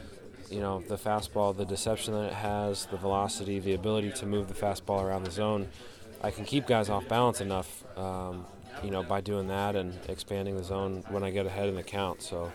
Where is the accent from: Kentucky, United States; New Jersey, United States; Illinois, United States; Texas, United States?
New Jersey, United States; I grew up in New Jersey, so I spent a lot of time in New York City when I was a kid and growing up